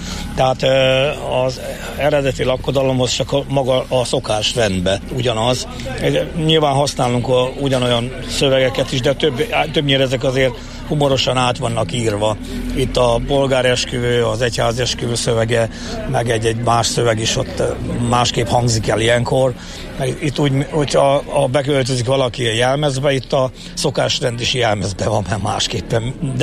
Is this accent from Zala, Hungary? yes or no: no; Sáránd, Hajdú-Bihar, Hungary; Én személy szerint bihari vagyok, Sárándi, Debrecen és Nagyvárad közül egy kis faluból.